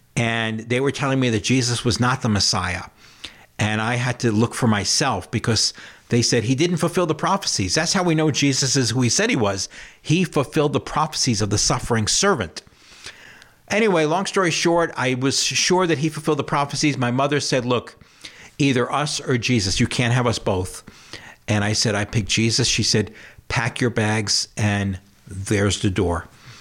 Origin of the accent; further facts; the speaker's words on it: New York City, New York, United States; I grew up in New York City. My father came from Israel, and both my parents are Jewish, mother and father both Jewish. And in growing up in New York City, we were a very Jewish family.